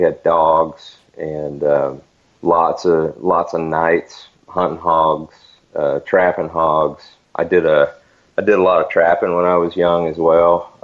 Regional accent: Florida, United States; Yeah, so I grew up in Northwest Florida. I'm originally from Central Florida, and grew up on a small beef cattle farm, I guess.

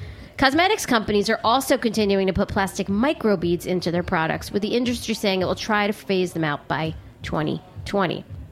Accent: New York, United States; You know, I grew up in New York.

